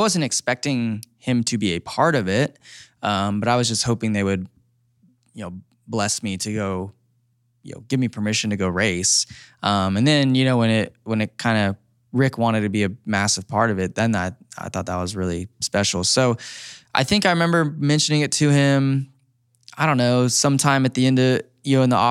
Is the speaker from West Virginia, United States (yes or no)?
no; California, United States; I'm sure will be cheering for me a little bit because I'm from California as well.